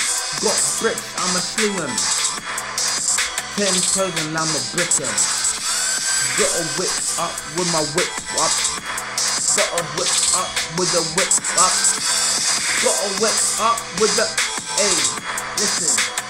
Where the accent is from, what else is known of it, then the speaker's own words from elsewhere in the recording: London, United Kingdom; I'm from London, that's how we get it up here. Up in the city, yeah, I run the grind, eh.